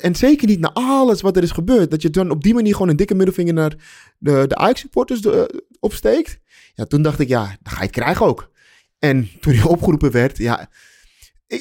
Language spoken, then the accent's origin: Dutch; Amsterdam, North Holland, Netherlands; Maar het is wel genieten voor ons als Amsterdammers.